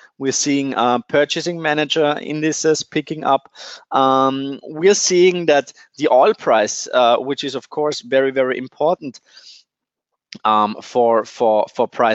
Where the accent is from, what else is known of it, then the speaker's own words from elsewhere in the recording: Austria; As you know, I'm not only from Austria